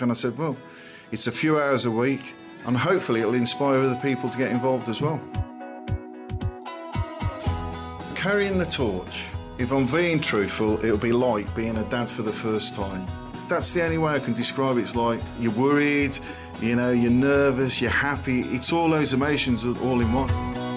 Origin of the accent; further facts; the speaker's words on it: Liverpool, North West England, United Kingdom; now in Coventry, United Kingdom; Originally, I'm from Liverpool, but I've lived in Coventry most of my life.